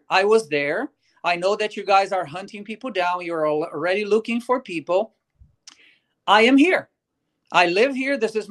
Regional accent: Brazil; moved away as an adult; I came actually from Brazil in 2016 for my PhD in constitutional law and public policy.

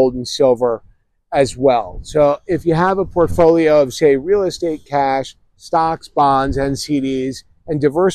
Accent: New York, United States; Because I'm from the East Coast, I'm from New York

